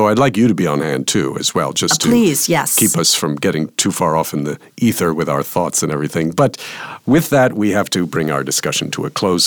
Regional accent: New York City, New York, United States; I grew up in and around New York City, so

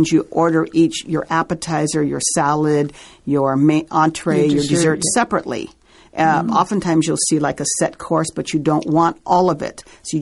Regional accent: Minneapolis, Minnesota, United States; well, I went to my hometown, which was Minneapolis.

